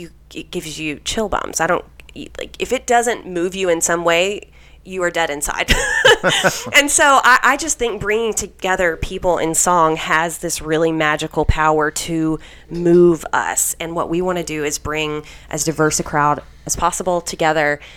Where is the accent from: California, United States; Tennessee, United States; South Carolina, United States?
Tennessee, United States; Memphis; moved away as an adult; also born or lived in Mississippi; now in New York City, United States; I'm originally from Mississippi, grew up in Memphis, got out of there as quick as I could, went to college in Knoxville, moved to New York after to pursue theater, but not really.